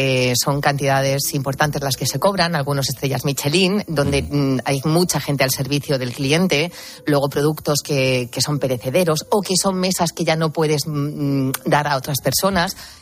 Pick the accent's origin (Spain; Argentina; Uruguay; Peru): Spain; Qué espabilados somos los españoles, ¿eh?